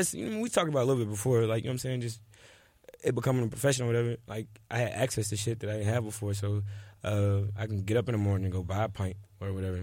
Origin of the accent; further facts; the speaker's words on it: Chattanooga, Tennessee, United States; So I'm from Chattanooga.